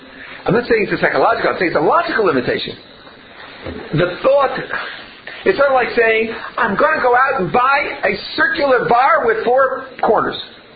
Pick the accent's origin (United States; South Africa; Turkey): South Africa; I come from South Africa, and in South Africa everybody knows what Shabbos is.